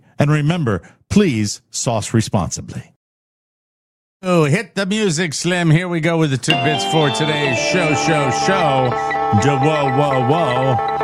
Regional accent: Connecticut, United States; I come from New England, where now everybody has air conditioners. We didn't have them when I grew up. I was in southern Connecticut, too.

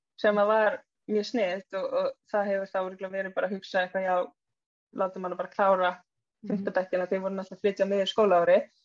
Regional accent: Reykjavik, Capital Region, Iceland; hvaðan ertu og maður svona úr Breiðholti, bara nei hvaðan ertu í alvörinni

